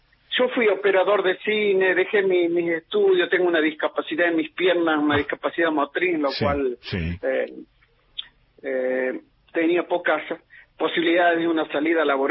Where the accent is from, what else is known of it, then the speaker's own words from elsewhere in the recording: Santiago del Estero, Argentina; soy medio un santiagueño trucho porque si bien mi vieja es santiagueña, bien santiagueña